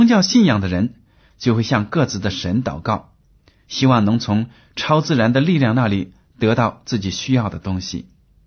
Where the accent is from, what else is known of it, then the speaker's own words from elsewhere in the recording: China; 我们中国人对关系两个字的奥妙最有心得